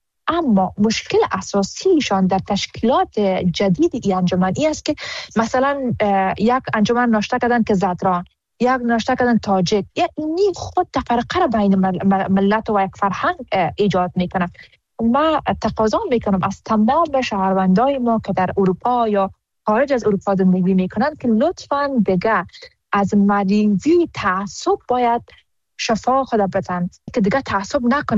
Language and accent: Persian; Afghanistan; now in Germany; هست و ما حمایت همه افغانهای ما را ضرورت داریم و خودم یک قدر از خونمون به بدنم باشه بخاطر وطن دارم، وطنم دریغ نمیکنم.